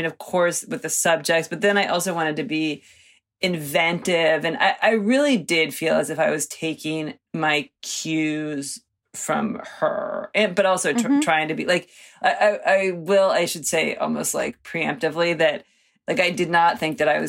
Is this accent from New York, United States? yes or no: no; Cincinnati, Ohio, United States; I also will say I'm from Cincinnati, Ohio.